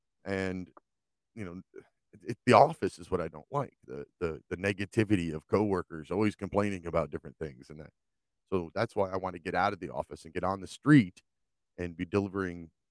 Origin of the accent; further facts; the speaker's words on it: United States; Things that I saw growing up in America